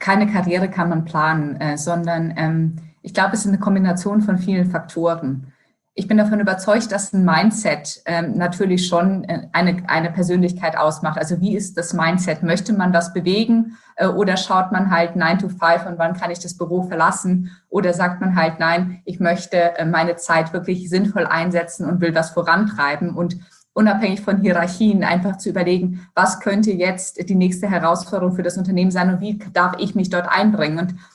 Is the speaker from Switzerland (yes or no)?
no; Brazil; Ich bin ja in Brasilien aufgewachsen, bin Brasilianerin, deshalb war Buenos Aires ein bisschen schwierig, weil die stolzen Argentinier fanden natürlich meinen brasilianischen Akzent im Spanisch